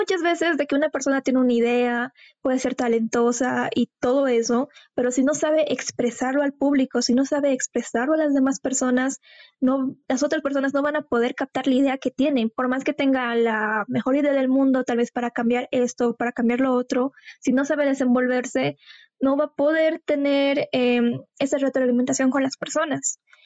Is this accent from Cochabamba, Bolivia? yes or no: no; La Paz, Bolivia; Yo tengo 20 años, soy paceña. Toda mi vida he vivido en La Paz.